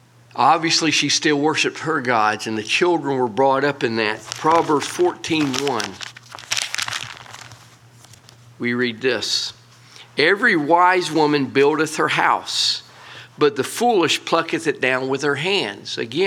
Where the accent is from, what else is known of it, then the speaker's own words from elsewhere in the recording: Polk County, United States; You know, I'm just from Polk County.